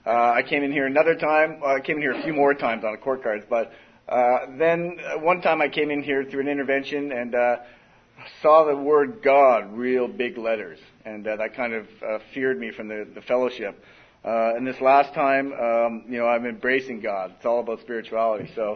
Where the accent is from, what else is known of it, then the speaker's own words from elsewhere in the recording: Canada; moved away as an adult; now in San Diego, United States; I was born and raised in Canada. Moved here to San Diego when I was 19.